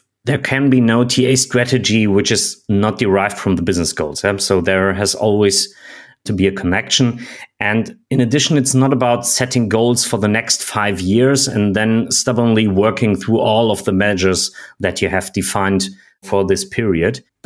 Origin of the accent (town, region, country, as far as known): Germany